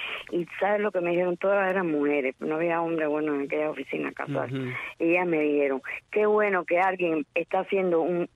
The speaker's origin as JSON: {"language": "Spanish", "country": "Cuba", "moved": "yes", "said": "yo de Cuba, cuando yo salí de Cuba estaba la ley de pie seco."}